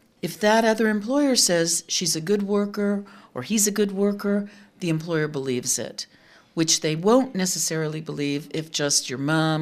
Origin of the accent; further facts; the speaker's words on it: Austin, Texas, United States; I am from Austin, Texas. I'm a career counselor in private practice in the United States.